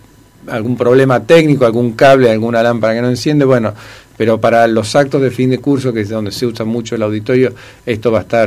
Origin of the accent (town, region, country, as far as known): Argentina